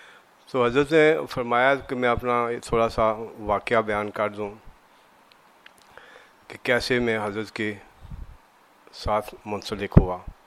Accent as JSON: {"language": "Urdu", "town": "Bagh", "region": "Azad Kashmir", "country": "Pakistan", "said": "اور ہمارے اس علاقے میں ہمارا تعلق واسطہ آزاد کشمیر سے ہے, باغ ایک جگہ ہے وہاں سے ہے."}